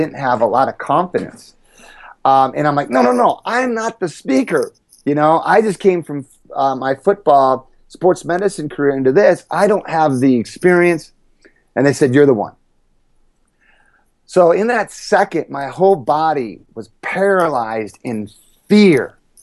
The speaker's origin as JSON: {"language": "English", "town": "Ann Arbor", "region": "Michigan", "country": "United States", "tie": "born or raised there", "said": "I grew up in Ann Arbor, Michigan, and I struggled in life very young."}